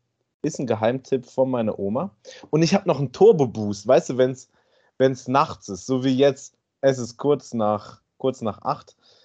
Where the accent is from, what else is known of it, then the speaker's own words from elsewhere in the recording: Northern Germany, Germany; das kenne ich halt aus meiner Kindheit, weil bei uns in Norddeutschland isst man eigentlich immer Kartoffeln.